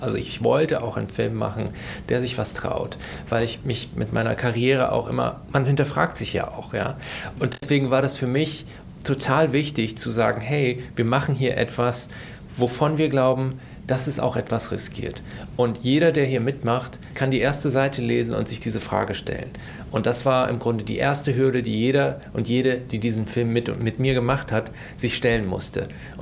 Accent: Germany; ich komme jetzt aus Deutschland und mache eine Geschichte über die Zustände in der Türkei.

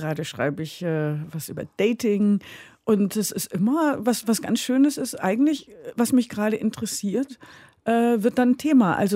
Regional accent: Hesse, Germany; moved away as an adult; also born or lived in Munich / Saarland; now in Berlin, Germany; Ich bin sehr viel umgezogen. Ich bin in München geboren worden, in Hessen und im Saarland aufgewachsen und dann mit 19 nach Berlin gezogen. Also ich wohne seit fast 30 Jahren hier.

